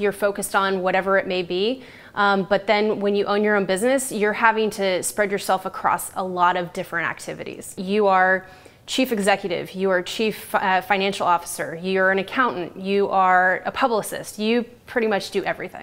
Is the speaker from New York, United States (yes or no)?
no; Tulsa, Oklahoma, United States; I started a nonprofit called Lemonade, where kids all over my hometown of Tulsa, Oklahoma, raised money for the children at the Day Center for the Homeless.